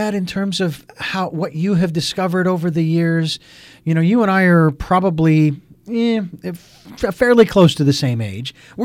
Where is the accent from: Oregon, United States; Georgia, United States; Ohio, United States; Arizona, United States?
Arizona, United States; Phoenix; now in Santa Barbara, United States; I didn't grow up with it because I grew up in Phoenix. Who has a fireplace in Phoenix, you know?